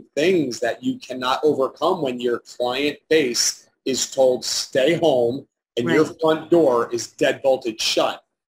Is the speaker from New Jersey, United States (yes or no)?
yes; New Jersey, United States; As you said, I am born and bred in New Jersey. I'm a third generation real estate developer.